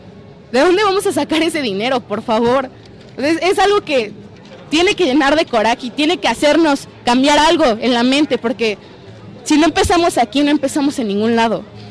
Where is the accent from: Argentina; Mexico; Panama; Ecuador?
Mexico; como joven, como mexicana, como una persona con proyectos